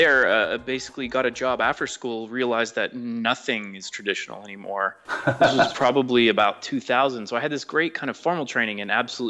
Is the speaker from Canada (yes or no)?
yes; Canada; I didn't mention I'm from Canada originally.